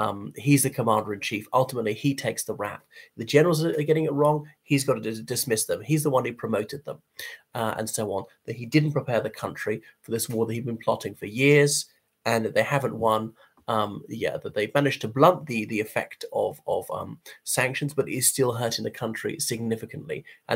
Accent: Ireland; from Ireland, so thank you for tuning in once again.

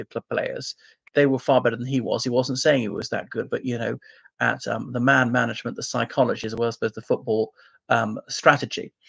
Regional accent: Ireland; from Ireland.

